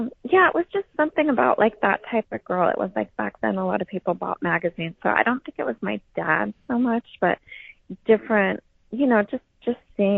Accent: Aleutian Islands, Alaska, United States; also born or lived in California; I grew up on the Aleutian Islands in the Panhandle, so it was literally islands with no cars, no elevators, no escalators, nothing. So, I went from there to California.

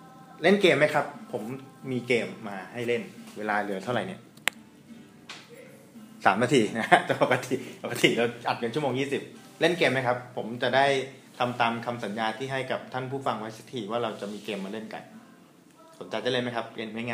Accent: Nakhon Pathom, Thailand; บ้านผมเนี่ยเป็นทำการเกษตรบ้านผมอยู่นครปฐมการเกษตรผมก็คือส้มโอนะเป็นของที่ขึ้นชื่อจังหวัดนครปฐม

